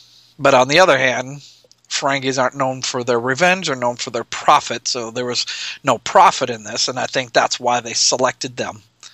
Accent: Nebraska, United States; from Nebraska.

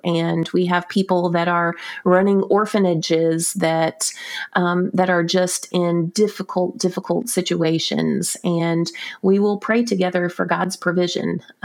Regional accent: Brunswick, Georgia, United States; than we do in my hometown of Brunswick, Georgia

